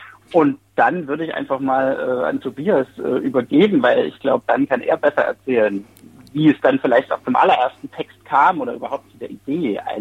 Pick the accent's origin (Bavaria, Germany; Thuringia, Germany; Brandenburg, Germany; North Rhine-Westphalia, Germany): Thuringia, Germany; Erfurt; moved away as an adult; also born or lived in Berlin; Ich bin 84 geboren in Erfurt und 1990 eingeschult und habe dann mein Leben noch bis 2005 sogar in Erfurt verbracht und bin erst dann so in die Welt, nach Berlin zum Studieren, nach Ostberlin